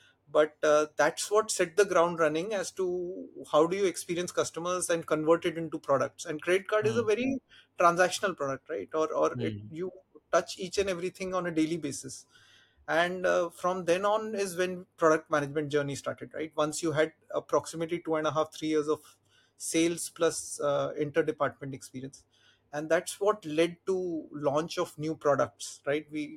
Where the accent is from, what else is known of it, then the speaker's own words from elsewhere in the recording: Delhi, India; So dad was in the army. So we were traveling everywhere. So my life was mostly in hostels and various army cantonments. But then we settled down in Delhi. You can make out I'm more or less like a Delhi Punjabi kind of a person.